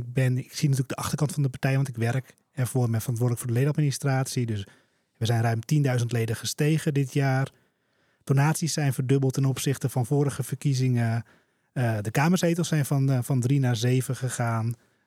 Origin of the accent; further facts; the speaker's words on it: Heiloo, North Holland, Netherlands; also born or lived in Germany; now in Alkmaar, Netherlands; Nee, ik kom uit Alkmaar. Dus ik ben geboren in Heilo. Daar heb ik mijn hele jeugd doorgebracht. Ook maar op school gezeten. En uiteindelijk, eerst een tijdje Duitsland gewoond, ben ik in Alkmaar gaan wonen met mijn vriendin.